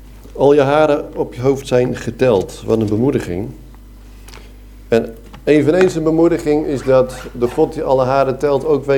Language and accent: Dutch; Veghel, North Brabant, Netherlands; now in Hardinxveld-Giessendam, Netherlands; Wij wonen in Hardingsveld, Giessendam, in de Alblasserwaard. En mijn roots liggen ook in Brabant, in Veghel, wel te verstaan. Opgegroeid in een niet-christelijk gezin in een rooms-katholieke omgeving.